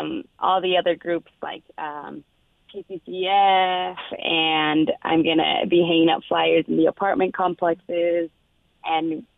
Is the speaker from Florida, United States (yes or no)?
no; Park City, Utah, United States; I grew up here in Park City. I graduated from Park City High in 2015